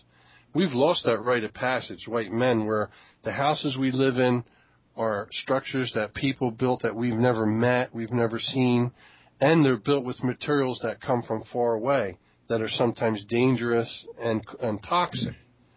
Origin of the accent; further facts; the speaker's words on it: New Jersey, United States; Look, I'm from New Jersey. I've never been out of New Jersey my whole life. If you want to know anything about New Jersey, you ask me.